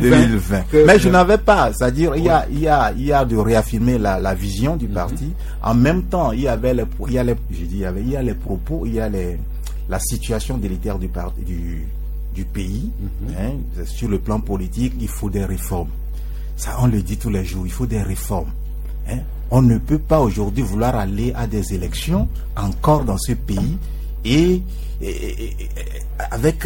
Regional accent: Togo; Nous tous, nous sommes des Togolais.

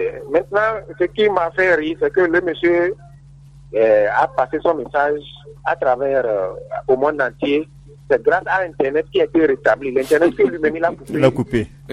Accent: Togo; Mais je ne souhaite pas un coup d'état militaire chez moi au Togo.

